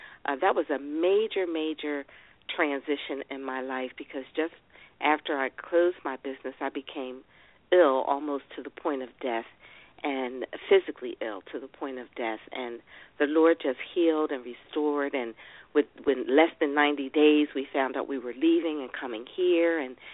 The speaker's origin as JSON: {"language": "English", "town": "Philadelphia", "region": "Pennsylvania", "country": "United States", "tie": "born or raised there", "moved": "as an adult", "said": "my husband is a wonderful guy, paralegal, and we both were born and raised in Philadelphia. And when he took a job with the government, that's what prompted us to relocate here."}